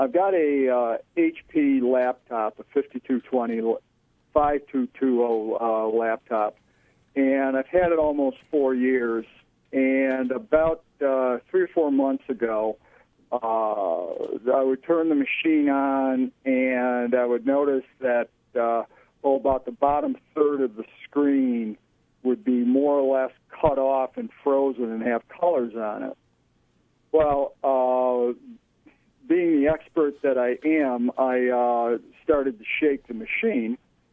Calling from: Pittsburgh, Pennsylvania, United States; I'm calling from Pittsburgh.

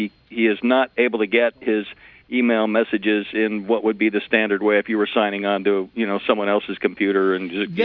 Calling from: Webster, New York, United States; Calling from Webster, where life is worth living.

